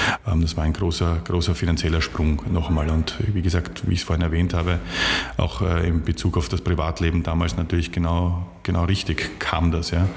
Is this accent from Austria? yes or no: yes; Austria; als Österreicher für ein österreichisches Unternehmen in Deutschland